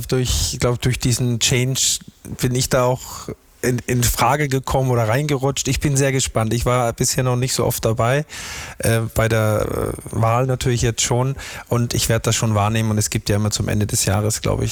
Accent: Austria; Ich bin Österreicher.

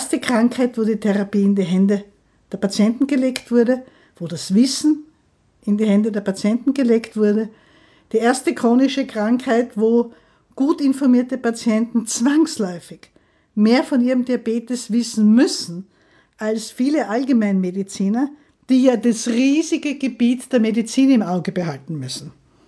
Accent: Graz, Styria, Austria; now in Vienna, Austria; Ich bin eigentlich gar keine Wienerin, aber ich liebe diese Stadt. Ich komme aus Graz, habe in Wien dann fertig studiert

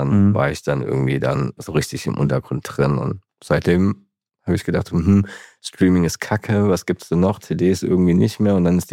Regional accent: Saarlouis, Saarland, Germany; Aus dem Saarland, aus Saarlouis.

